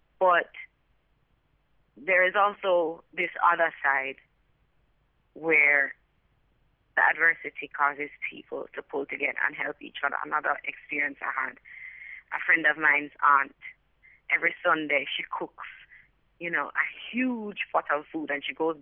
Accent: Jamaica; And I never even noticed it as a Jamaican

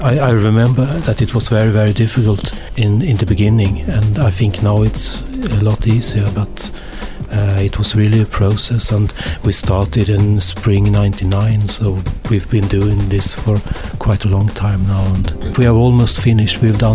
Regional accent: Sweden; now in Berlin, Germany; I'm also from Sweden and I'm also living in Berlin

